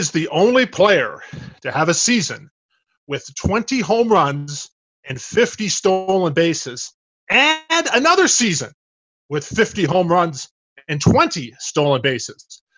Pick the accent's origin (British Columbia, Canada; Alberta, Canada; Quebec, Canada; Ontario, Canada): Alberta, Canada; Calgary; So I'm from Calgary, Alberta, so proud Canadian.